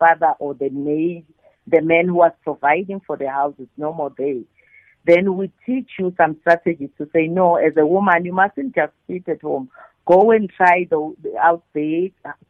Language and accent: English; Matsulu, Mpumalanga, South Africa; Oh, well, firstly, I was born in Matsulu and I was also raised in Matsulu.